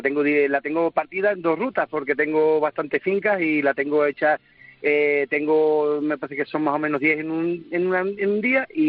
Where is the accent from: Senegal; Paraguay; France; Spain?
Spain; Castuera, Extremadura; yo soy de Castuera, que es un pueblo de Extremadura, ahora mismo me encuentro cerquita de Castuera